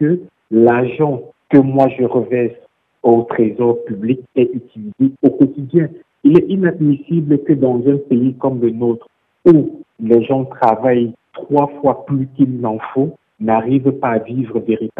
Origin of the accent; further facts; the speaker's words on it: Cameroon; Moi, je suis Camerounais, je vis au Cameroun